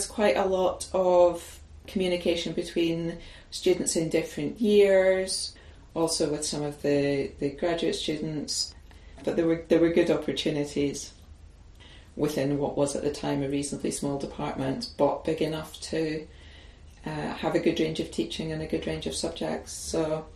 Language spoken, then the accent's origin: English; Paisley, Scotland, United Kingdom; where I grew up in Paisley in the west of Scotland.